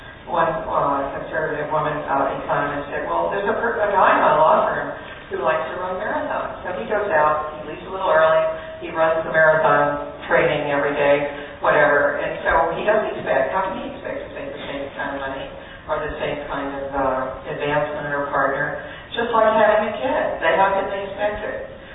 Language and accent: English; the South, United States; I grew up in the South, and this was an argument used about racial discrimination and segregation.